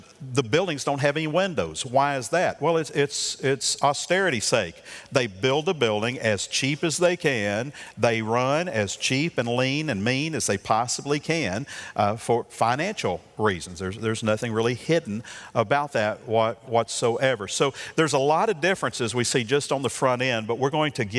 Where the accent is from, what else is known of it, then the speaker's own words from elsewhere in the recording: Arkansas, United States; So I said, where are you from? I'm from Arkansas.